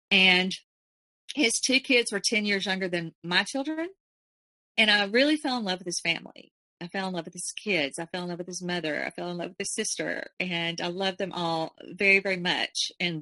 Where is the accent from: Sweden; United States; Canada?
United States; Alabama; I was from Alabama. He was from Germany.